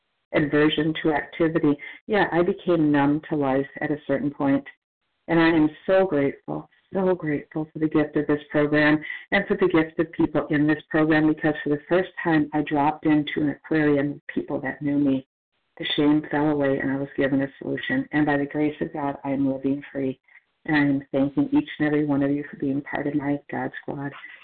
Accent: Florida, United States; from Florida, a real compulsive overeater.

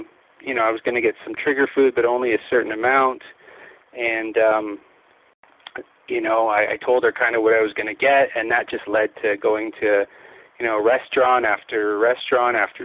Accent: Ontario, Canada; I'm from Ontario, Canada.

